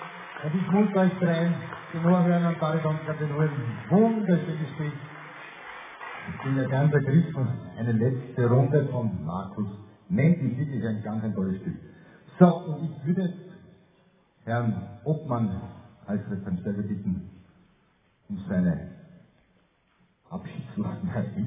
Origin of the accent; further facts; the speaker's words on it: Cologne, North Rhine-Westphalia, Germany; Achso, ich komme aus Köln.